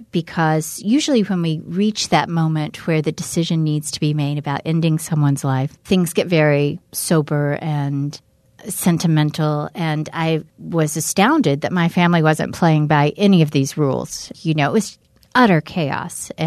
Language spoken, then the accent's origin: English; Tennessee, United States; now in Wisconsin, United States; though I've lived in Wisconsin for almost 16 years now, if you ask me where I'm from, I'll still say I'm from East Tennessee. Not even from Tennessee, East Tennessee.